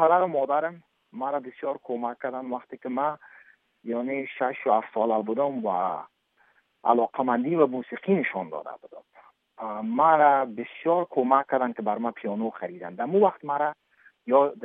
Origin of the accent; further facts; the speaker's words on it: Afghanistan; چون خونم افغان است و خودم افغان استم، پدر و مادرم افغان استن